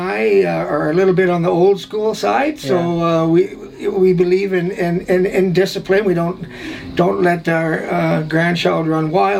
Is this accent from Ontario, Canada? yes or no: no; Kelowna, British Columbia, Canada; Well, I'm originally born and raised in Kelowna, British Columbia. I'm a fourth generation apple orchardist.